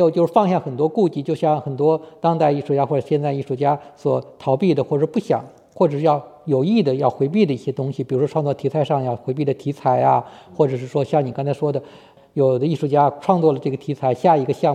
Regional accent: China; 就是作为一个中国人来说，其实呢离那个差距是很远的。

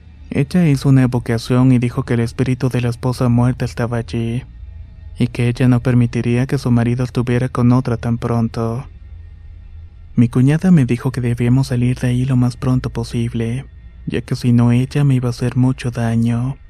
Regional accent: Honduras; Soy de Honduras, actualmente vivo en la ciudad de Choloma, conocida como la ciudad de las maquilas.

